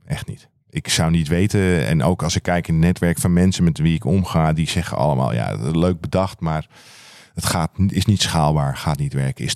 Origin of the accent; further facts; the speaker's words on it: Alkmaar, North Holland, Netherlands; Ik ben opgegroeid in Alkmaar in een buurt die wat je best een achterstandswijk kan noemen.